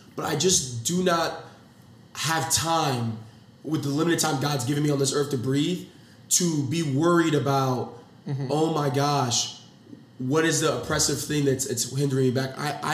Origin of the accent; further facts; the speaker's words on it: Nigeria; moved away; I'm from the outside looking in. I'm coming from Nigeria. I'm coming from a family where I was, when I got here